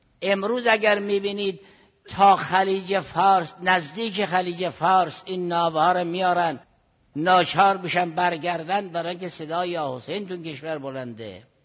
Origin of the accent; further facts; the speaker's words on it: Iran; در این حال که ما ایرانی هستیم، ایران برای ما خیلی عزیز است